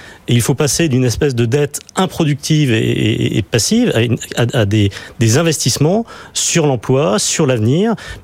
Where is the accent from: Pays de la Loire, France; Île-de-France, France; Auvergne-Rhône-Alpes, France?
Auvergne-Rhône-Alpes, France; Grenoble; Moi je suis grenoblois, j'ai vu une industrie qui est l'industrie du ski à Grenoble disparaître complètement